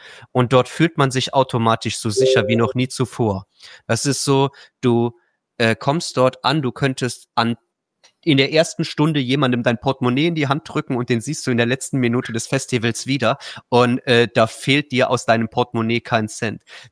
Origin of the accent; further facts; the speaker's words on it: Trier, Rhineland-Palatinate, Germany; ich komme ja ursprünglich aus Trier.